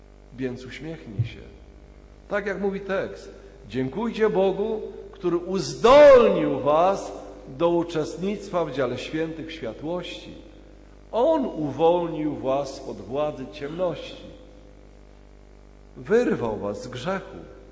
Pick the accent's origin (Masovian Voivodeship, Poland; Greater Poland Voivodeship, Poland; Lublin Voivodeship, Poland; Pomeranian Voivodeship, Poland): Pomeranian Voivodeship, Poland; No ja taki jestem, bo ja jestem z Pomorza, bo ja mam taką naturę.